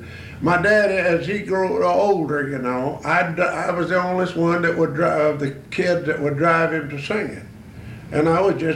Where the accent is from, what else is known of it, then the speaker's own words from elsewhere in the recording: Alabama, United States; Well, I was born in Dale County, near Ozark, you know. And my daddy and all the sisters and all was singing when I was born. And I was born and reared in it, you know.